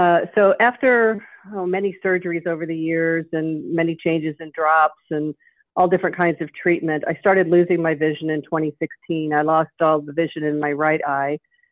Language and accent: English; St. Louis, Missouri, United States; We're a Italian Catholic family here. We grew up here in St. Louis.